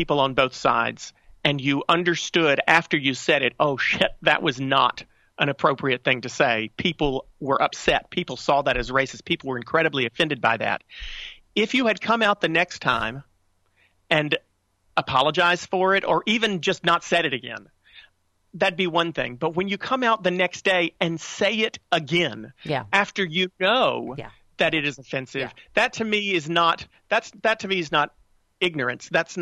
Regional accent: North Carolina, United States; I grew up in North Carolina, still live in North Carolina, and I live in a very progressive area in North Carolina, thank God.

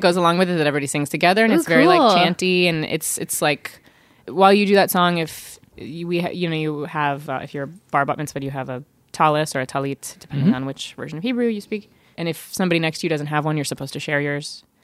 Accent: Tallahassee, Florida, United States; Tallahassee, Florida.

